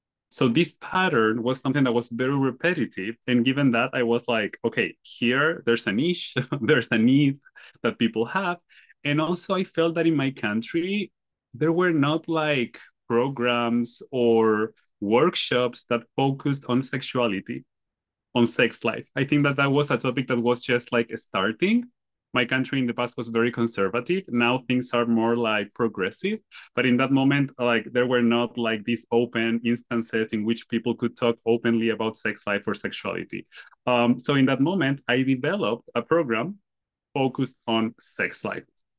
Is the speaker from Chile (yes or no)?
yes; Chile; English is a second language; moved away as an adult; now in United States; I'm from Chile. I moved to the US 2 years ago.